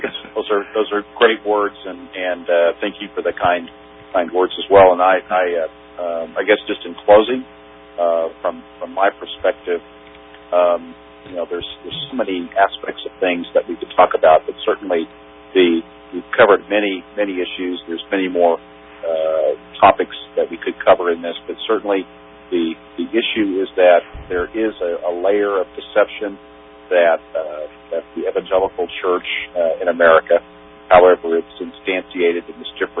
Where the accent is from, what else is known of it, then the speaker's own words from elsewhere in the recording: United States; I love this nation. I love being an American, and I'm very proud of it.